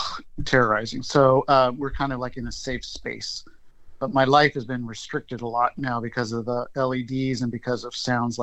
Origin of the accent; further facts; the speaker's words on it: California, United States; So I'm from California. We moved to Oregon for 2 years to escape LED lights.